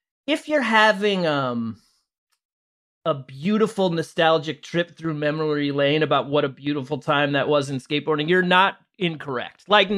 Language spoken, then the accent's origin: English; St. Louis, Missouri, United States; I'm from St. Louis, and we had two, and they were 30 miles apart.